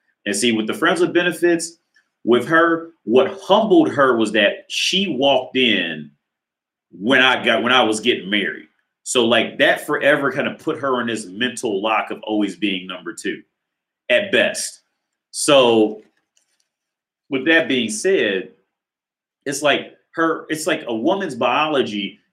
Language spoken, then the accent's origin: English; United States; now in Czech Republic; it could just simply be because I'm from America and I'm in Czech Republic.